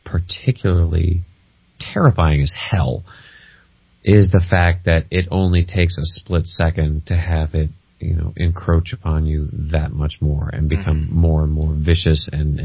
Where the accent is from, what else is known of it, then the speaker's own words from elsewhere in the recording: United States; what we here growing up in the States might have a game like Red Light, Green Light.